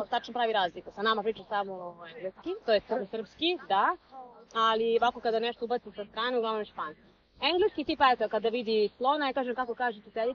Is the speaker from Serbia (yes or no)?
yes; Serbia; now in United States; E, ja sam Srpkinja samo. Srpkinja u Americi, nisam Amerikanka.